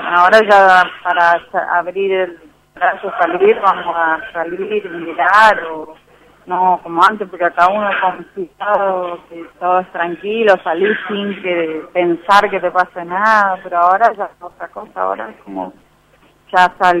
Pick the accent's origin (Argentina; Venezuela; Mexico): Argentina; Leandro N. Alem; Yo soy de Leandro Lalén y mi esposo de Buenos Aires.